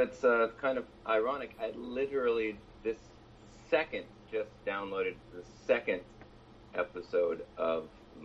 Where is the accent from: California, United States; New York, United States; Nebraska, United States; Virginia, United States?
California, United States; San Francisco; I went to go record a podcast with my friend in Oakland, where I grew up with in San Francisco.